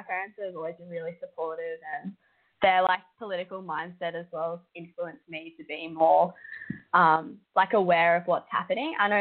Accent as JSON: {"language": "English", "country": "Australia", "said": "I'm from Australia."}